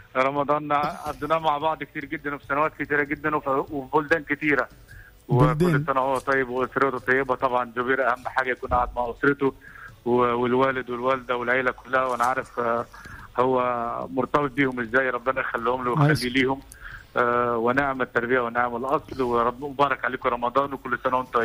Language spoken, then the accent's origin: Arabic; Egypt; لنا كمصريين لنا كعرب